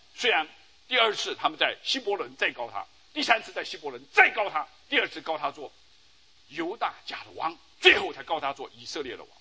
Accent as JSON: {"language": "Chinese", "country": "China", "said": "我们中国人还有我们全部是皇帝的后裔啊"}